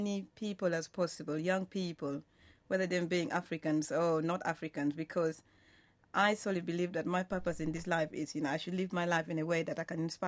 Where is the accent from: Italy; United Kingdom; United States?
United Kingdom; I grew up in Britain